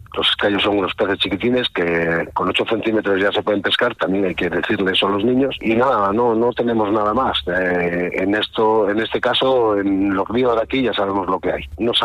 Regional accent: Yurreta, Basque Country, Spain; Tenemos en el río Ibaizábal, el de Yurreta, que yo soy de Yurreta.

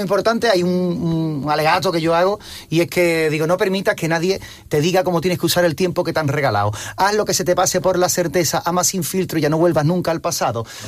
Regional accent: Cádiz, Andalusia, Spain

